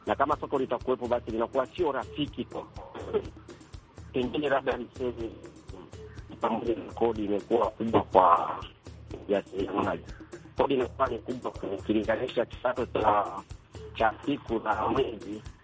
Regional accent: Geita, Tanzania; Natokea Geita, mkoa wa Mwanza, nchini Tanzania.

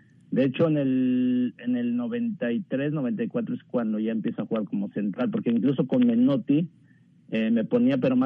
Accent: Texcoco, State of Mexico, Mexico; yo soy de Texcoco, Estado de México, y para la gente que conoce más o menos la Ciudad de México, está cerca de... Pues sí, de la ciudad como una hora, se uh-huh. puede decir. Es un pueblito

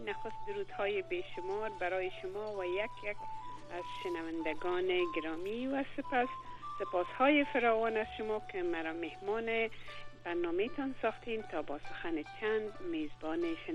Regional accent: Kabul, Afghanistan; moved away as an adult; also born or lived in Tehran; در شهر کابل زاده شدم. آموزشگاه را در مکتب رابی بلخی خواندم، سپس به دانشگاه کابل رفتم. برای 4 سال در رشته ژورنالیسم دانشجو بودم.

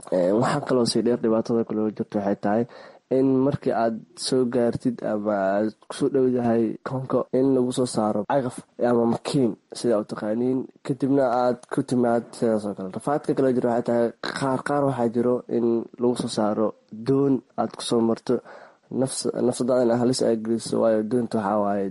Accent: Jowhar, Middle Shabelle, Somalia; born there

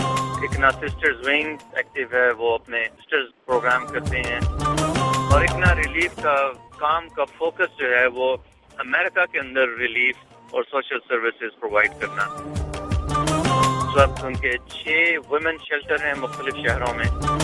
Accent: Rawalpindi, Punjab, Pakistan; moved away as an adult; now in United States; میں پاکستان کے شہر راولپنڈی میں پیدا ہوا, وہیں پلا بڑا, اور پھر یونیورسٹی آف ایگریکلچر فیصل آباد سے میں نے گریجویشن کی. گریجویشن کرنے کے بعد مجھے اللہ تعالیٰ نے توفیق دی امریکہ آنے کی, اور یہاں پہ میں شکاگو آیا

